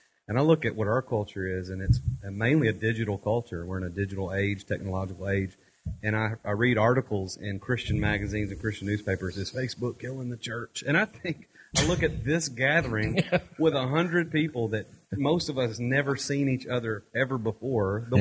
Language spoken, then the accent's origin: English; Gallatin, Tennessee, United States; I'm from Gallatin, Tennessee.